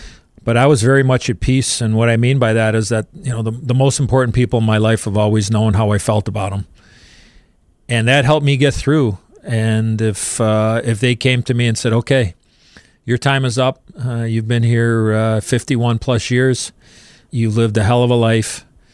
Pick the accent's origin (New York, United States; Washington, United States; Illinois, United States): Illinois, United States; Chicago; drafted by my hometown team, the Blackhawks